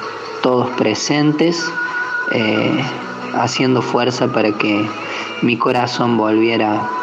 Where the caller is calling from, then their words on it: Villa María, Córdoba, Argentina; de Villa María y hoy me detengo para dar gracias a Dios inmensas por estos 43 años de vida.